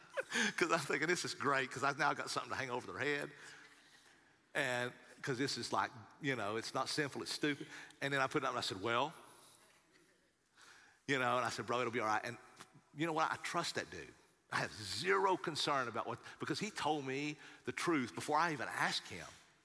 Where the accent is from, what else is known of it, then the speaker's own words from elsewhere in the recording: Appalachia, United States; I grew up in Appalachian Mountains where it was readily available and where, you know, that's just, you know, the culture.